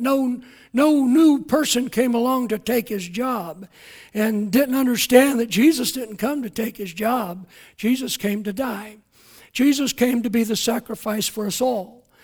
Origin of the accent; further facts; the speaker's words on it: Harlan, Kentucky, United States; And I thought, that's my hometown, Harlan, Kentucky. I was born in the brick hospital there.